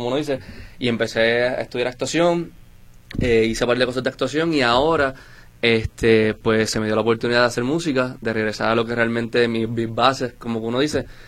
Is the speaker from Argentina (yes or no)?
no; Puerto Rico; soy de Puerto Rico y en Puerto Rico siempre hay mucha fusión de música.